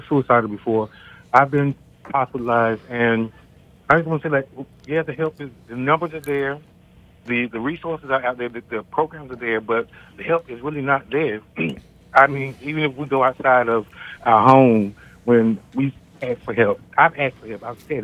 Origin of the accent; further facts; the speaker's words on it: North Carolina, United States; moved away; I'm from North Carolina. I've been here 23 years, and I have been navigated through this city